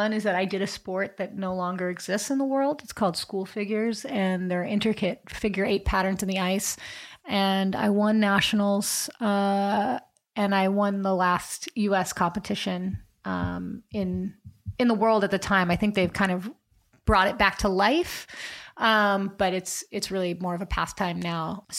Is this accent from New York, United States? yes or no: no; Long Beach, California, United States; I grew up here. I grew up in Southern California in Long Beach, California.